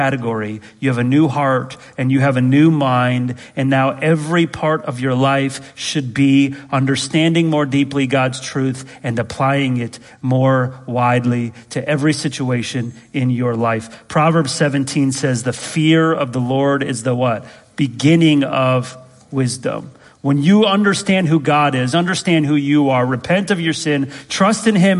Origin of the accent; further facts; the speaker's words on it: Chicago, Illinois, United States; born there; Those were my years. I was born in 85 in Chicago.